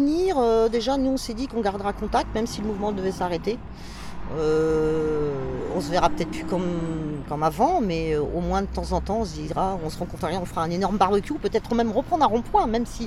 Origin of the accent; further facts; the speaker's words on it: Évreux, Normandy, France; born there; Par contre, je suis née à Évreux, mais mon but, j'ai quand même fait longtemps que j'y pense, c'est de partir d'Évreux.